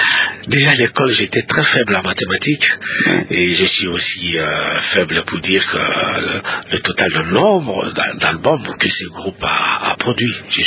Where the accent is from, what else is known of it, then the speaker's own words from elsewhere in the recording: Lubefu, Kasaï-Oriental, DR Congo; born there; Je suis né dans les Kassai, dans un village qui s'appelle Lubefu, au Kassai oriental. Un 14e jour du mois de juin, en 1949.